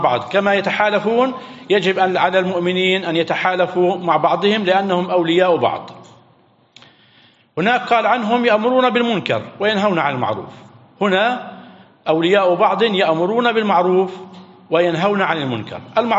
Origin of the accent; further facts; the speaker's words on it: Palestine; إلى منطقة البحر الميت عندنا في فلسطين